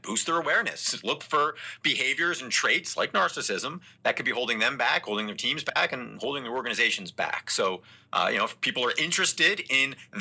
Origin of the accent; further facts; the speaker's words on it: New Jersey, United States; Well, I am from New Jersey. So, you know, there's always some mobster connections there when you're from Northern New Jersey outside of New York.